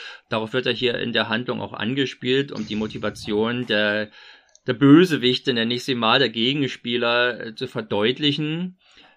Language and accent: German; East Germany, Germany; ich bin ja Ostdeutscher, schon mal erwähnt, ich bin noch alt genug, um noch eine ordentliche Portion mitbekommen zu haben. Ich war also 16, als die Wiedervereinigung kam.